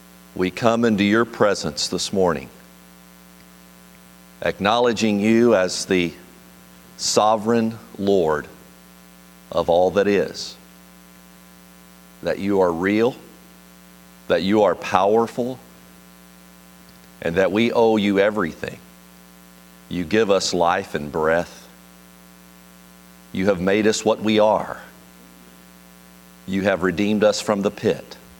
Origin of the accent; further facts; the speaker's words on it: Indiana, United States; Now, I must tell you that growing up in Indiana and being a Kentucky fan is a very painful experience.